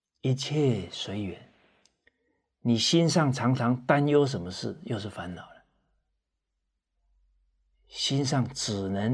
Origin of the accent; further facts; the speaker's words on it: Taiwan; 我在台湾土生土长啊，